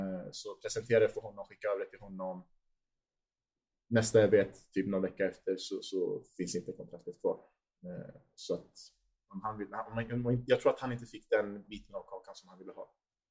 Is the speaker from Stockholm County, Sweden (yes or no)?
yes; Stockholm, Stockholm County, Sweden; Född och uppvuxen i Rinkeby. Förort här i Stockholm.